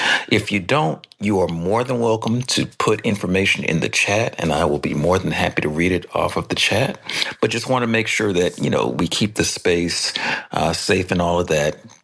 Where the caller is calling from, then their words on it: Newark, New Jersey, United States; Okay, I'm calling from Newark, New Jersey.